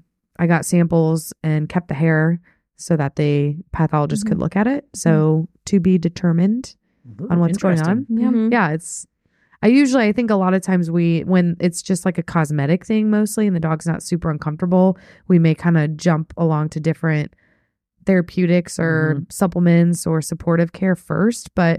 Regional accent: New Jersey, United States; now in Glasgow, United Kingdom; I am from New Jersey, back in the States, and am here for a school.

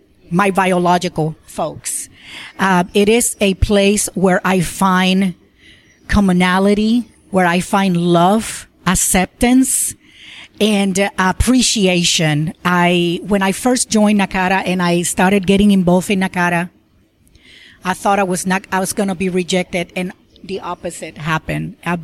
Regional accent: Puerto Rico; I was born and raised in Puerto Rico

